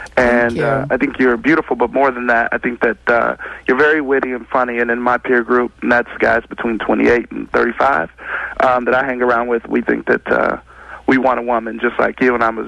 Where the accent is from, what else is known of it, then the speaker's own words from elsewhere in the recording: Midwest, United States; I'm from the Midwest, so in the 80s we wore tough skins